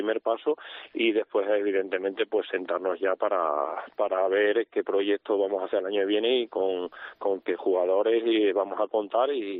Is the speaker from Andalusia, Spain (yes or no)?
no; Cáceres, Extremadura, Spain; lo que tenemos que empujar este carro somos todos los cacereños